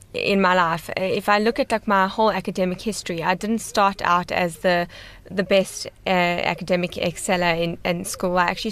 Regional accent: Johannesburg, Gauteng, South Africa; I grew up here, born in Cape Town.

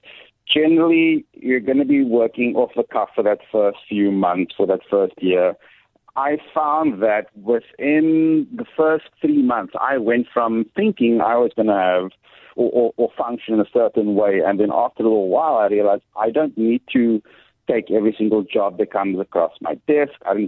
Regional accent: Cape Town, Western Cape, South Africa; I mean, I'm a boy from the Cape Flats. You know, money doesn't flow where I come from.

